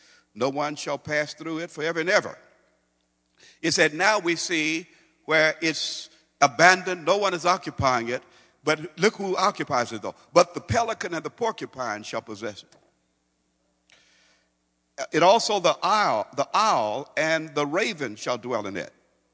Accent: Brooklyn, Illinois, United States; We had dirt roads in my hometown. We had dirt roads. Now, uptown, they were paved, but on the low end, you probably heard me talk about, we lived on the low end of Brooklyn.

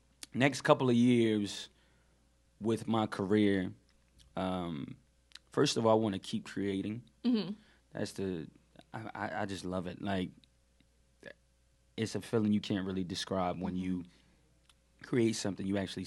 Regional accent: Raleigh, North Carolina, United States; just the stuff growing up in South Raleigh, just the stuff I saw

